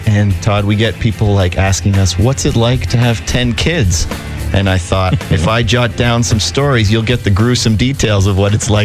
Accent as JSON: {"language": "English", "town": "Bradford", "region": "Ontario", "country": "Canada", "tie": "born or raised there", "also_born_or_lived": "Barrie", "lives_now": "Saskatchewan, Canada", "said": "I grew up in Bradford, and then I was we moved to Barrie in 2004"}